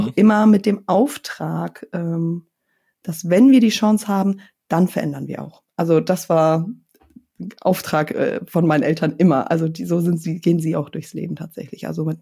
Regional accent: Lauenburg, Schleswig-Holstein, Germany; In Südschleswig-Holstein, an der Elbe. In Laumburg bin ich groß geworden, in Geestach zur Schule gegangen, also auch nicht weit weg von Hamburg.

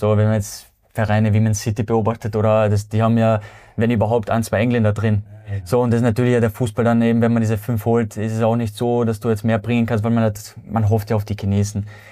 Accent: Austria

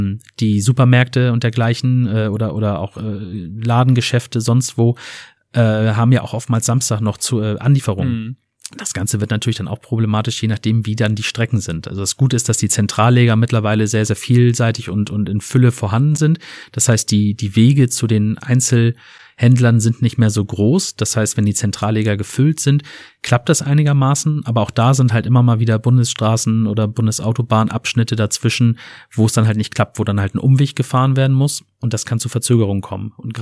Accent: Lower Saxony, Germany; Ich meine, ich bin Niedersachse

